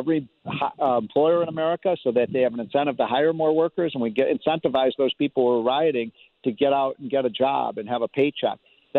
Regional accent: Chicago, Illinois, United States; now in Washington, D.C., United States; I grew up in Chicago and I live in Washington, D.C.

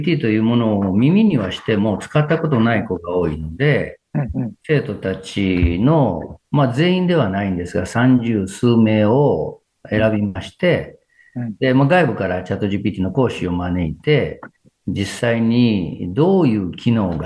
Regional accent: Kyoto, Japan; 私、京都ですので、

